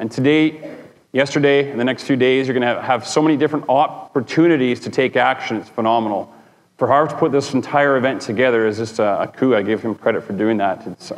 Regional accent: Edmonton, Alberta, Canada; Again, I'm from Edmonton, Alberta. It's about 1 million people.

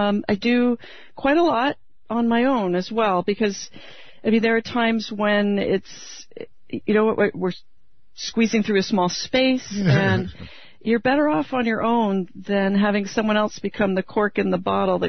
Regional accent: Canada; you know, I wanted to be an astronaut when I was a kid, and that didn't really work out for me growing up in Canada.

